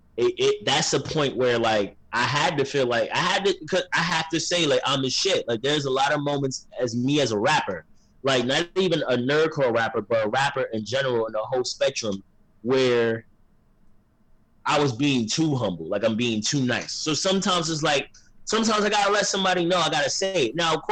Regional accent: Brooklyn, New York, United States; because, you know, I grew up in Brooklyn.

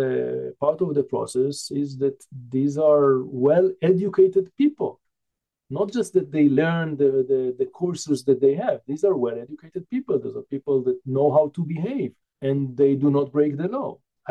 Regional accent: Canada; as a Canadian, especially.

